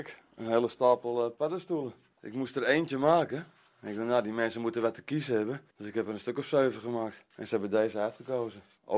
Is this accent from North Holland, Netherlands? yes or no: yes; Amsterdam, North Holland, Netherlands; Amsterdam.